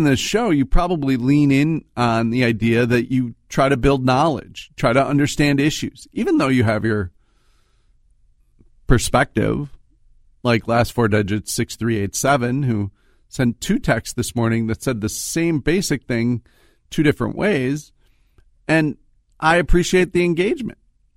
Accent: Minnesota, United States; I tell them I'm from Minnesota, and they want to talk about how we dealt with this.

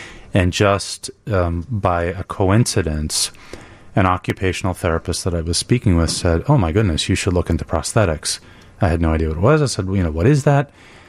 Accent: New York City, New York, United States; moved away as an adult; now in Chicago, United States; So I grew up in New York City and came to Northwestern to study prosthetics. Fell in love with the city of Chicago and stayed.

